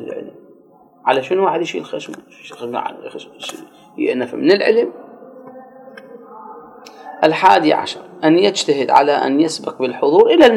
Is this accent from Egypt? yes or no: no; Iraq; يعني إحنا شلون عندنا بالعراق نقول اللي يزعل يدق راسه بالحائط.